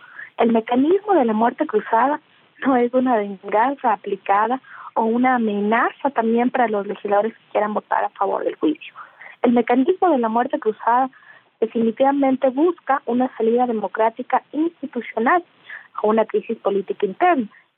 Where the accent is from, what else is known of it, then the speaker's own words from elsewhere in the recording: Ecuador; nosotros como asambleístas, como ecuatorianos, vemos un símbolo de esperanza